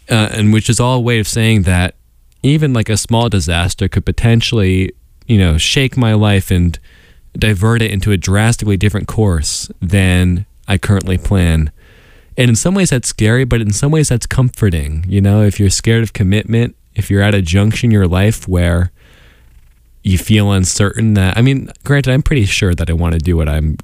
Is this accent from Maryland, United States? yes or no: no; Washington, District of Columbia, United States; because I'm from Washington, D.C., I'm from D.C.